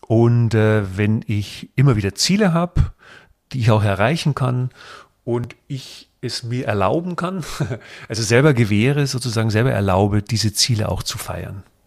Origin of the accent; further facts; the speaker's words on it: Bavaria, Germany; ich komme aus dem Bayerischen Wald